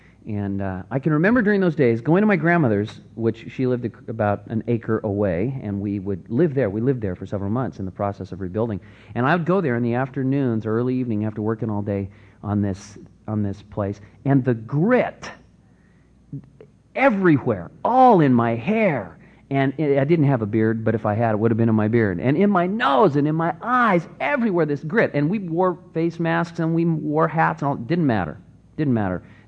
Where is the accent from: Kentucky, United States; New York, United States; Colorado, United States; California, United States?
California, United States; Santa Cruz; In my hometown of Santa Cruz, there were a couple of streets that dated back into the 1800s